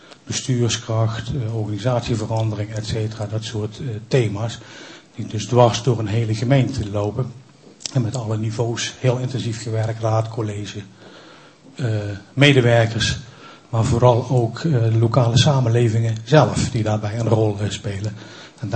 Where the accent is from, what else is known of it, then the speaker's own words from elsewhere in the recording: Limburg, Netherlands; also born or lived in Randstad; Ik ben ook opgegroeid in het Limburgse, maar op mijn 18e vrij snel naar de Randstad vertrokken en daar ook heel lang gebleven.